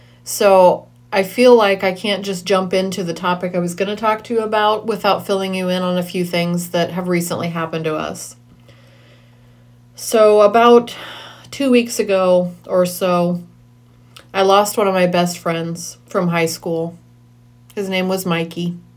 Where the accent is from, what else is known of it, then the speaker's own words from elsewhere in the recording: Iowa, United States; I am from the Midwest, if I haven't ever said that before, a smallish town, my hometown actually, in the heart of Western Iowa.